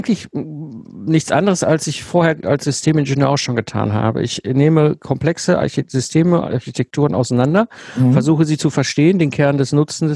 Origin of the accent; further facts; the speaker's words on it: North Rhine-Westphalia, Germany; ich bin ein Kind des Ruhrpotts, da bin ich geboren und aufgewachsen. Ich habe sehr früh in der Kindheit schon gemerkt, so wenn du so zwischen Kohle und Stahl groß wirst, ne, ich bin 74er Baujahr, das heißt, ich habe meine Jugend in den 80ern und 90ern im Ruhrpott erlebt